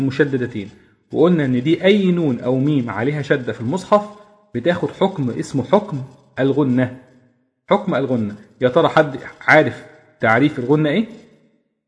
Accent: Egypt; يعني اغلبنا مثلا بيخرج حرف الحاء بيخرجه حاء وهكذا، يعني حروف كده جدا جدا جدا بتخرج من هنا غير صحيحة بطبيعتنا كمصريين.

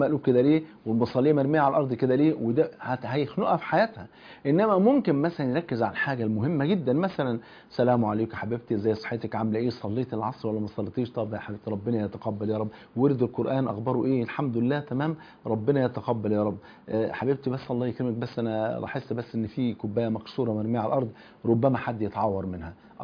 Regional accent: Egypt; لأن من دخل فيما لا يعنيه سمع ما لا يرضيه، وده مثل مشهور عندنا في مصر

